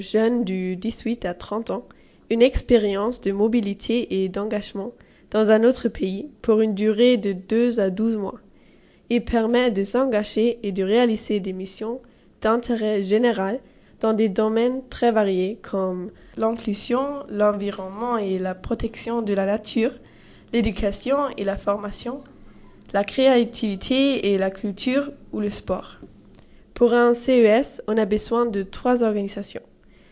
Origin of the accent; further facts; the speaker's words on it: Königsbrunn, Bavaria, Germany; French is a second language; moved away as an adult; now in Redon, France; j'ai 18 ans et je viens de Königsbrunn, une ville près de Munich en Allemagne.